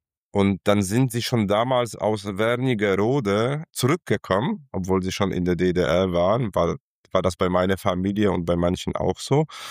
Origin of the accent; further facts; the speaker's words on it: Upper Silesia, Poland; Ich komme aus Oberschlesien. Und der ist leider gestorben, bevor ich geboren bin. Ich bin 76 geboren